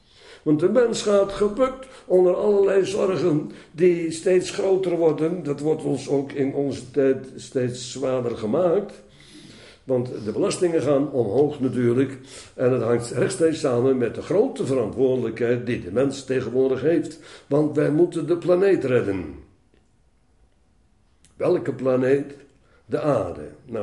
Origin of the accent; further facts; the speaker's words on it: Netherlands; ik ben opgegroeid aan de Oude Rijn. aan de noordkant ervan.